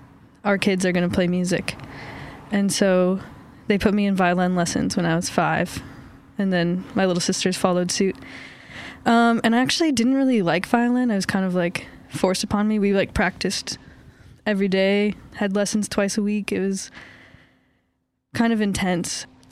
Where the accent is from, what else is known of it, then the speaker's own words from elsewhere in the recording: Baldwin, Wisconsin, United States; Well, I grew up technically in Wisconsin, Baldwin, Wisconsin.